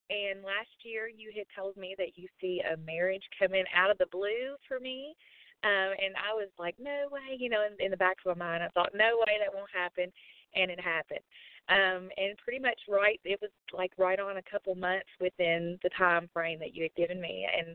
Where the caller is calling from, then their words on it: Kentucky, United States; From Kentucky.